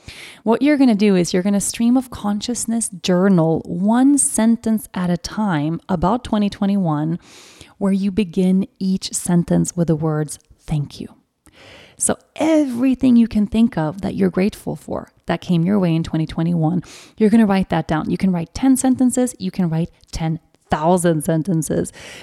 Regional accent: Sweden; 2021 was the year I got to be reintroduced to my home country, but in the most beautiful, loving way.

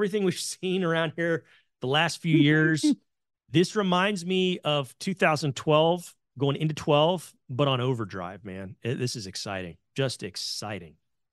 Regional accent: Houston, Texas, United States; I went to SMU. I'm from Houston.

